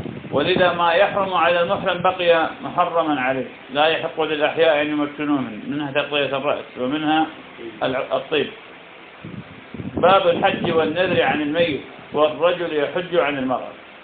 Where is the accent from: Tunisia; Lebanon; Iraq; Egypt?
Iraq; يعني في بلدنا العراق الناس بفضل الله تعالى تبذل في هذا وغيره